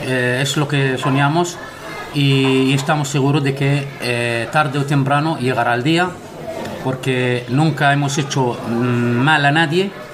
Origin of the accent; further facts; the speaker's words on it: Bethlehem, West Bank, Palestine; Yo soy de Belén y vivimos cristianos y musulmanes en Belén